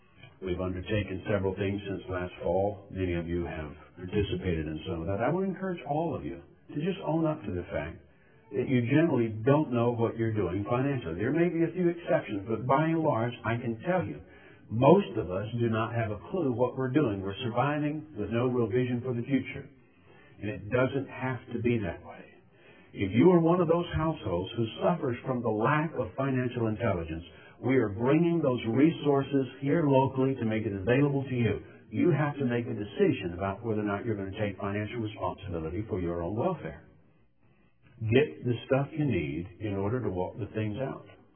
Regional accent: Alabama, United States; it's no secret to you guys that I come from South Alabama poor white trash.

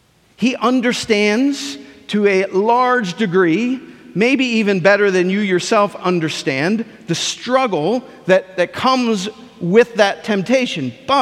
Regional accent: Ohio, United States; also born or lived in Mequon, Wisconsin; Summer of my fourth grade year, we moved from Mequon, Wisconsin, right outside of Milwaukee, to the home that I consider home, where we grew up in southern Ohio near Lancaster.

